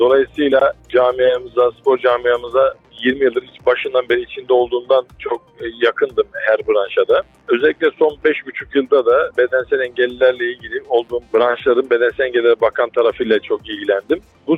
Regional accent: Ahlat, Bitlis Province, Turkey; born there; Evet, ben 1975 Bitlis Ahlat doğumluyum.

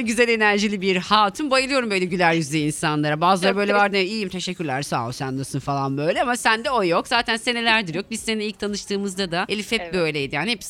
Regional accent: Şarkışla, Sivas, Turkey; Ben de Sivaslıyım.

